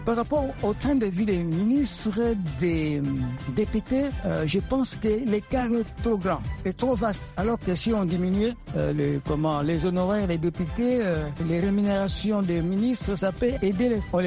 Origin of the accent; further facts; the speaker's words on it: DR Congo; Chez nous, en RD Congo